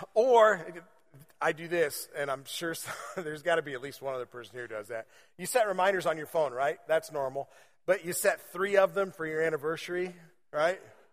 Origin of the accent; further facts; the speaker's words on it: Indiana, United States; I grew up in Indiana, and so I'm pretty redneck.